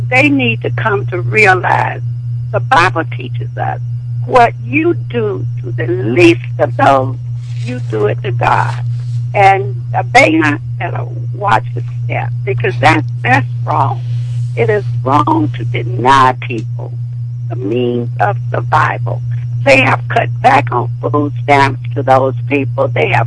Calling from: Laurel, Maryland, United States; I'm calling from Laurel, Maryland.

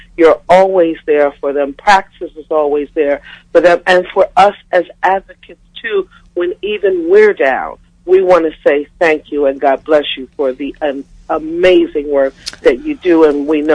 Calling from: Washington, District of Columbia, United States; I'm calling from Washington, D.C.

